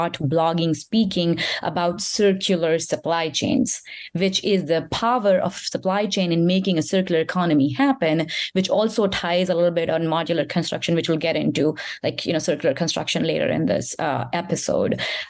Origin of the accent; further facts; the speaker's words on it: India; So I was born and raised in India